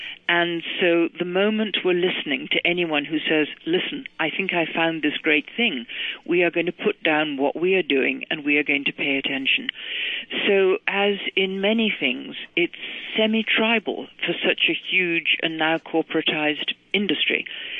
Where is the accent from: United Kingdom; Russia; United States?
United Kingdom; Scotland; America, you can tell from my voice, I wasn't born in America, I'm a Scot.